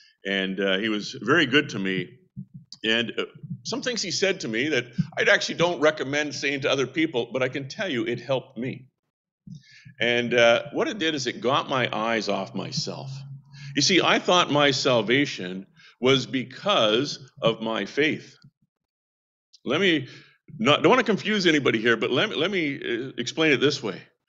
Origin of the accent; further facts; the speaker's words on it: Vancouver, British Columbia, Canada; I'm from Vancouver, as you've maybe heard there. I was raised and born in Vancouver